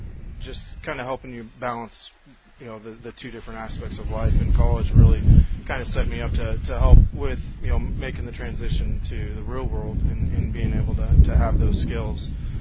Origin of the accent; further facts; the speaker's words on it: Visalia, California, United States; Yeah, you know, I'm from Visalia, family's from the Exeter area